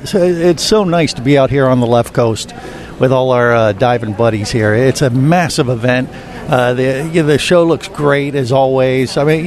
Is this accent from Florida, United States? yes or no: yes; Orlando, Florida, United States; I'm from Orlando.